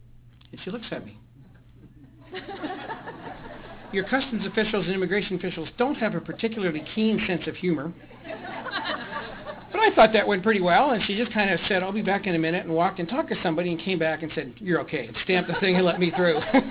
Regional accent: Toronto, Ontario, Canada; My hometown is Toronto, Canada.

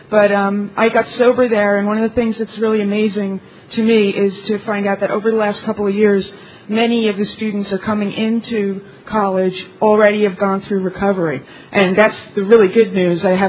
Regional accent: Ithaca, New York, United States; I'm an alcoholic from Ithaca, New York.

